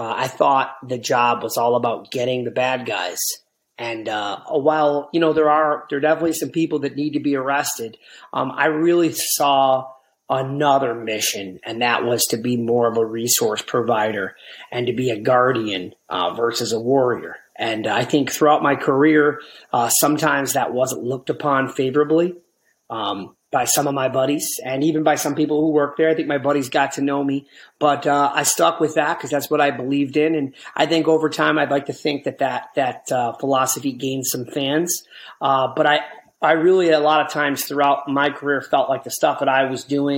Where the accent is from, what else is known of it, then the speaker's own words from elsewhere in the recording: Buffalo, New York, United States; A little bit about myself. I grew up in Buffalo, New York. Single parent home for most of my life.